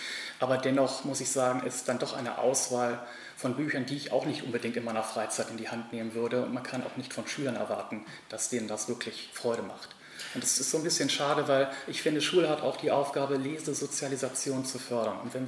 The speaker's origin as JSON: {"language": "German", "town": "Oldenburg", "region": "Lower Saxony", "country": "Germany", "tie": "born or raised there", "said": "Ich bin in Donnerschwee aufgewachsen und am Flötenteich zur Schule gegangen."}